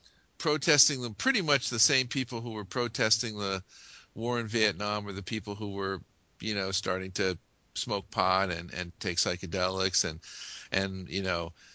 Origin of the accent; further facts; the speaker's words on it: Glen Rock, New Jersey, United States; I was from Glen Rock, which is the town immediately to the south in Bergen County, New Jersey.